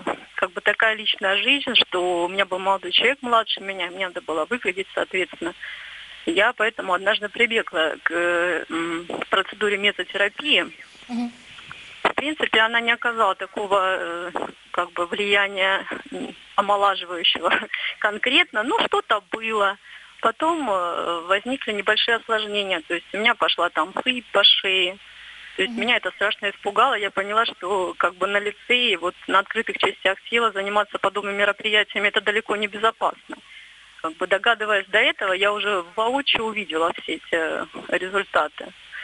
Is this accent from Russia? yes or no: yes; Stavropol Krai, Russia; я из Кавказских минеральных вод, Ставропольский край.